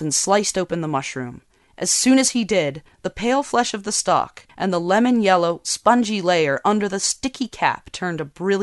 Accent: Nevada City, California, United States; On a sunny fall morning, I returned to my hometown of Nevada City, California, located in the foothills of the Sierras, east of Sacramento.

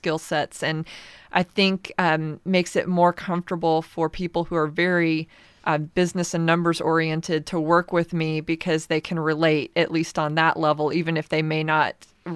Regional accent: Houston, Texas, United States; now in Astoria, United States; I grew up in the Houston area in Texas.

